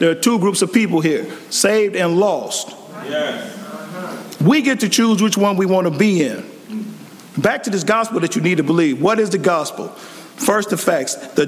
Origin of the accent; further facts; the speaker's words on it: San Diego, California, United States; born there; I was born in San Diego, California, to my mama and my daddy.